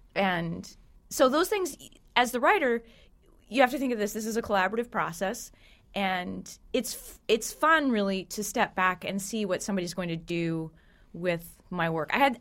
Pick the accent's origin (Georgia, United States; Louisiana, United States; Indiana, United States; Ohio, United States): Indiana, United States; Huntington; This was up in Huntington, Indiana, which is where I grew up in Indiana.